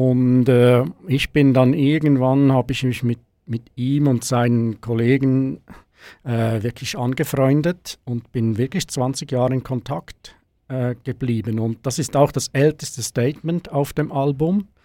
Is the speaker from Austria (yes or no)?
no; Switzerland; Und man fühlt sich als Schweizer dann manchmal schon so ein bisschen